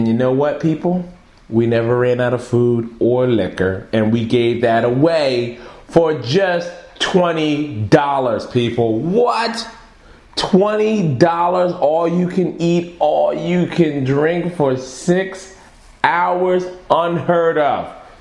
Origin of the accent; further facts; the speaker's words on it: Philadelphia, Pennsylvania, United States; I was in my hometown, Philadelphia, from about Wednesday on.